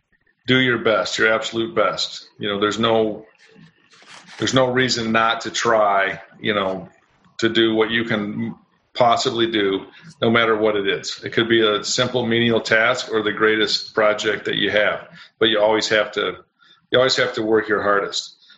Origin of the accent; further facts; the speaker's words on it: Grand Rapids, Michigan, United States; also born or lived in Saginaw; Yeah, so I was born in Saginaw, but grew up and we moved shortly to Grand Rapids thereafter.